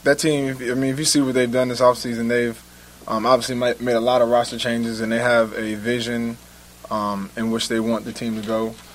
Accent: New Jersey, United States

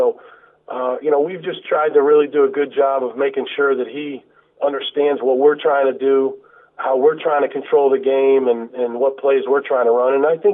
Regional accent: Boston, Massachusetts, United States; You know, I'm from Boston, and, you know, Philadelphia is another great northeastern city.

